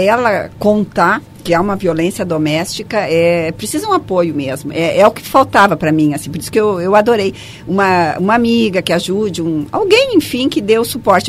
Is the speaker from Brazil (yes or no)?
yes; Caxias do Sul, Rio Grande do Sul, Brazil; now in Porto Alegre, Brazil; Eu trabalho desde os meus 18 anos. Eu vim de Caxias para Porto Alegre para o meu primeiro emprego.